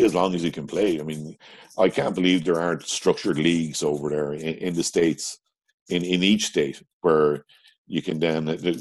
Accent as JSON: {"language": "English", "region": "Midlands", "country": "Ireland", "said": "Let's say I'm from the Midlands, so yeah."}